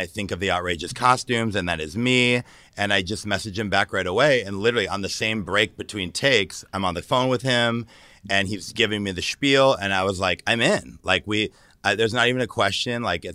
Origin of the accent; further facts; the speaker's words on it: Detroit, Michigan, United States; So my upbringing of ballroom, yeah, I grew up in Detroit, Michigan, and they'd had balls and we'd have like raves.